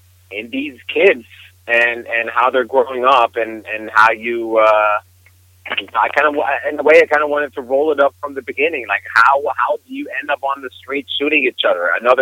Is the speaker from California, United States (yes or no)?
yes; Los Angeles, California, United States; Oh, you're from East LA? That's cool, man. I'm from South Central.